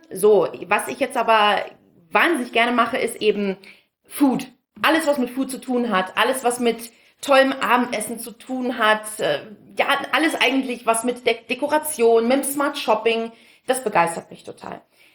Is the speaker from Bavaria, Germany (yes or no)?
yes; Munich, Bavaria, Germany; ich bin Münchnerin. Wir wohnen jetzt schon eine sehr, sehr lange Zeit hier. Deswegen definiere ich mich auch als Münchner.